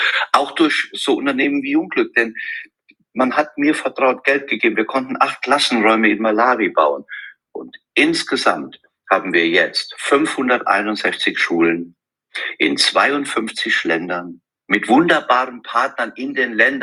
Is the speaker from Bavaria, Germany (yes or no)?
no; Rhineland-Palatinate, Germany; bin dann von meiner Heimat im Westerwald gestartet